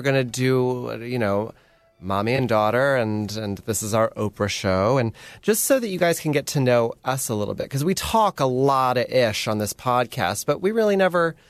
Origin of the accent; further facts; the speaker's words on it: Coatesville, Pennsylvania, United States; born there; So, guys, I was born in Coatesville, Pennsylvania.